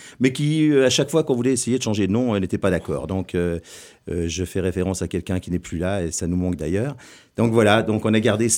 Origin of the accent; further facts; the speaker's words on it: Nancy, Grand Est, France; On vient tous du quartier de Boudonville au départ.